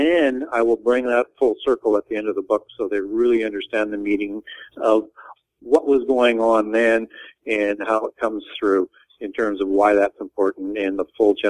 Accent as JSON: {"language": "English", "country": "Canada", "tie": "born or raised there", "said": "I grew up in Canada, and Sasquatch is the name that we grew up"}